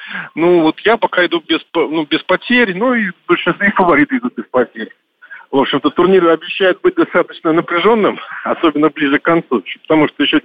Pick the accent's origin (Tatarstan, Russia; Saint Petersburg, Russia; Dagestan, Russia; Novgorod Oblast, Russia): Saint Petersburg, Russia; тем более, что я из Санкт-Петербурга, у нас холодно, противно, мерзко